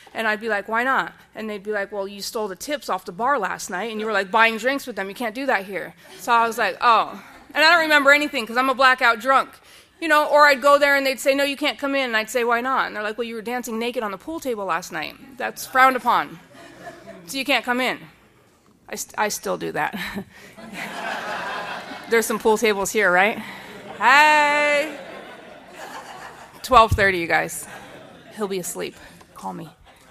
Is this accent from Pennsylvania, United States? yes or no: no; Little Compton, Rhode Island, United States; So I grew up in Little Compton, Rhode Island, with an alcoholic mom and dad.